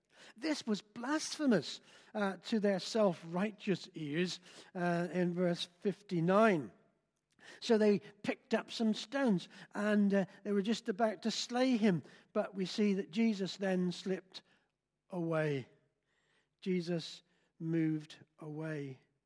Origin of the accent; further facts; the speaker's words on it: South East England, United Kingdom; I was brought up in the New Forest, so I know all about this.